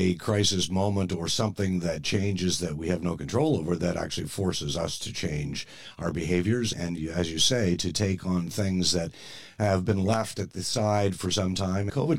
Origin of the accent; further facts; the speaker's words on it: Toronto, Ontario, Canada; growing up in Toronto